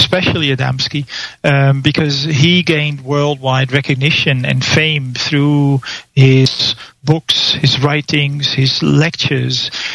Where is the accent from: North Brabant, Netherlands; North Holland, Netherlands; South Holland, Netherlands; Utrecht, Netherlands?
North Holland, Netherlands; Amsterdam; I'm from Amsterdam, the Netherlands, indeed.